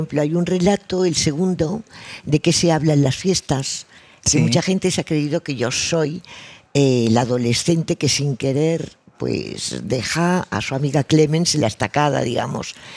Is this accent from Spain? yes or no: yes; Arenys de Mar, Catalonia, Spain; born there; now in Barcelona, Spain; Bueno, yo nací en Arenys de Mar, pero claro, ya vine a estudiar aquí y ya, pues bueno, vivo en Barcelona.